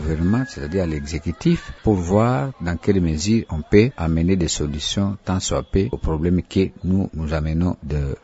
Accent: Kailo, Maniema, DR Congo; Par exemple, chez moi, au Kailo

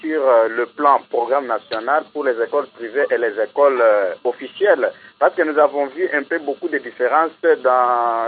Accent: Kananga, Kasaï-Occidental, DR Congo; Dans la plupart des écoles ici chez nous à Kananga, particulièrement au Kassai occidental

